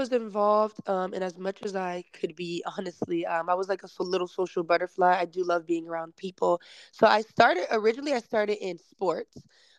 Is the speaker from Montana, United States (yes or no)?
no; Clewiston, Florida, United States; now in Orlando, United States; Yes, so I am from Clewiston, Florida. That's deep in the muck of South Florida, right near Lake Okeechobee on the Everglades. So it's really Alligator City. I'm a country girl. But I am currently located in Orlando, Florida.